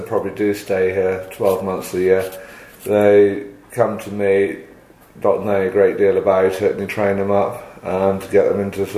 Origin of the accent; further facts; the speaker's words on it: Slad, South West England, United Kingdom; Yeah, I was actually born and bred in Slad. This is my childhood home.